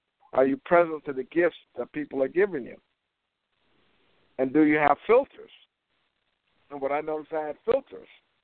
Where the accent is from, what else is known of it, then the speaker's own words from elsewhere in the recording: New York, United States; You know, I'm from New York, you're from Chicago.